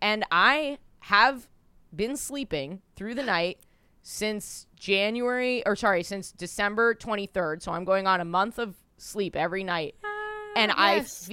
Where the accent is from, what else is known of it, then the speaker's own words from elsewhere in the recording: New York, United States; Because I just like expressing myself and, like, I'm a New Yorker or whatever.